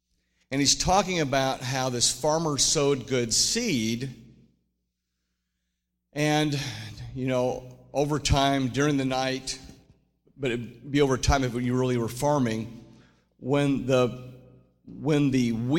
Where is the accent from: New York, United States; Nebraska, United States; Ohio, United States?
Nebraska, United States; Hastings; Years, when I'm going back to my hometown, Hastings, Nebraska, I would remember